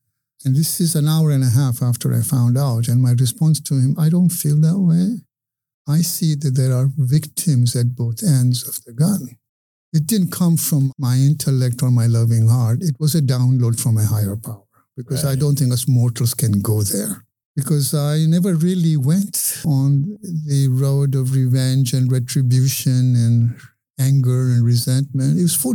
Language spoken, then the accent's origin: English; England, United Kingdom; now in United States; I grew up in England, which is a lot less violent than we are.